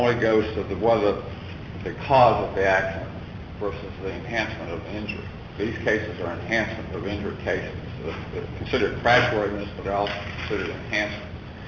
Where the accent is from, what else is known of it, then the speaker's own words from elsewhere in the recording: Houston, Texas, United States; I'm from Houston.